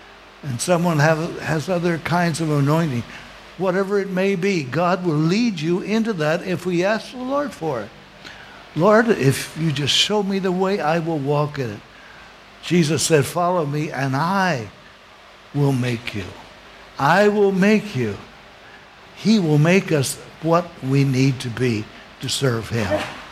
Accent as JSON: {"language": "English", "region": "West Virginia", "country": "United States", "tie": "born there", "said": "I was born in West Virginia, and we had people that are related, and we call them blood kin."}